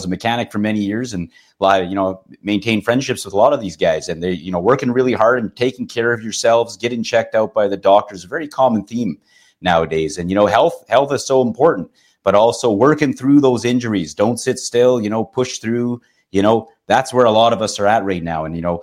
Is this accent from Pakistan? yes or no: no; Edmonton, Alberta, Canada; born there; You know, I'm born here in Edmonton.